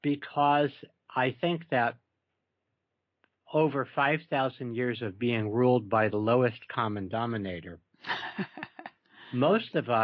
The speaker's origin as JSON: {"language": "English", "region": "New York", "country": "United States", "moved": "yes", "said": "I'm from New York, and New Yorkers are noted for their bluntness. And I haven't lived there in many years."}